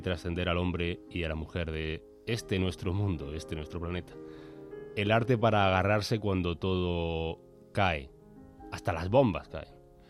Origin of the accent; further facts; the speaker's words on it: Albolote, Andalusia, Spain; yo empecé en la radio de mi pueblo, esto queda muy granadino además, en una radio que se llamaba Radio Albolote, que era la radio del pueblo donde yo vivía, hace 6 años.